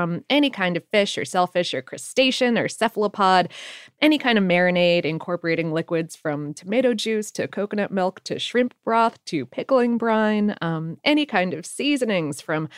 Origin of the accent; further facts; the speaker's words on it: Florida, United States; Growing up in South Florida, it gained popularity there